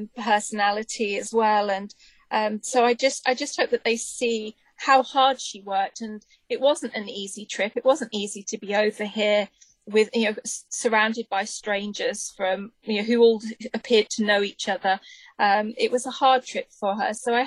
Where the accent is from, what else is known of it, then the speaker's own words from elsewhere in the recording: United Kingdom; I'm a Marilyn fan and I'm British and it's a British film